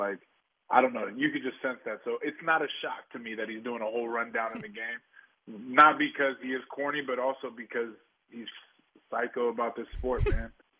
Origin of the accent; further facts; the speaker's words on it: Tacoma, Washington, United States; I'm from Tacoma, Washington, 30 minutes south of the city of Seattle.